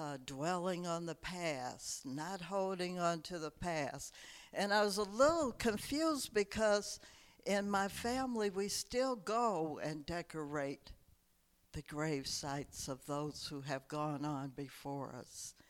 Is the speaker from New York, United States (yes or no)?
no; South Bend, Indiana, United States; moved away; In my hometown of South Bend, Indiana, there was one main cemetery.